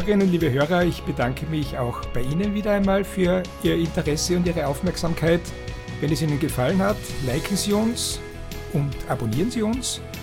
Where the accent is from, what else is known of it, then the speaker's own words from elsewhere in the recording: Styria, Austria; Bei uns in der Steiermark sagt man Nudelwalker.